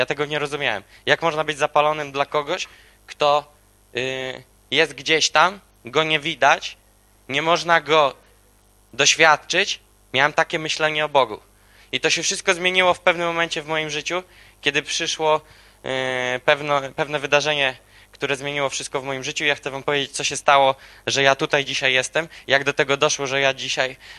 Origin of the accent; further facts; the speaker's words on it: Gołdap, Warmian-Masurian Voivodeship, Poland; Ja jestem z Gołdapi, to jest na Mazurach, jakieś 450 km stąd.